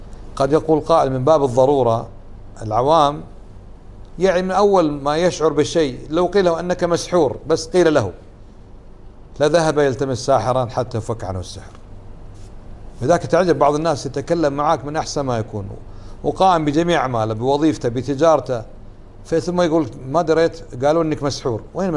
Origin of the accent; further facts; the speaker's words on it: Kuwait; هذه من البدع، كانت عندنا في الكويت كما الآن في السودان، احنا الحمد لله تقريبا انقرضت